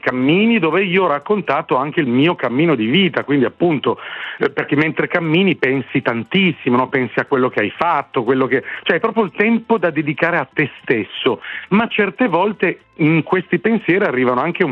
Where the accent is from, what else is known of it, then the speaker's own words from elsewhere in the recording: Turin, Piedmont, Italy; a Torino, che è l'altra mia casa natale, perché io sono torinese